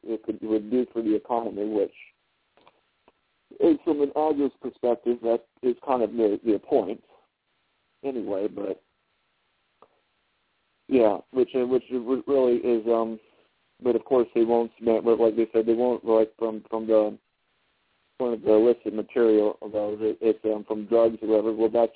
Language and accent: English; West Virginia, United States; Senator Joe Manchin of West Virginia, Senator from my home state, is now seeking an all-out ban on Bitcoin.